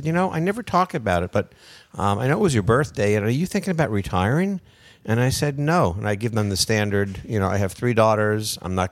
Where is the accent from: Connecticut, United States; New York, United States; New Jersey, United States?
New York, United States; born there; now in Los Angeles, United States; So I was born in New York